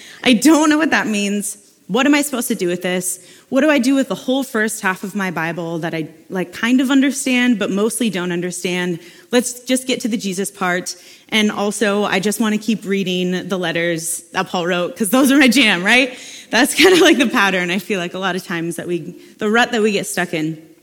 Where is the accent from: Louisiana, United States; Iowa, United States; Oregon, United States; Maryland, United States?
Oregon, United States; Salem; I am so happy to be a part of this church family, and I was born and raised here in Salem.